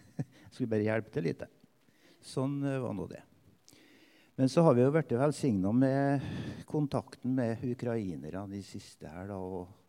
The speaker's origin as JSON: {"language": "Norwegian", "town": "Melhus", "region": "Trøndelag", "country": "Norway", "tie": "born or raised there", "said": "Jeg har en sånn urinnvåner, jeg har bodd I Melhus hele livet, så jeg vokste opp på Gimseteigen, her. Rett oppe med tunnelen her oppe, Gimseflata. Der vokste jeg opp på et lite småbruk. Mor og far var kristen."}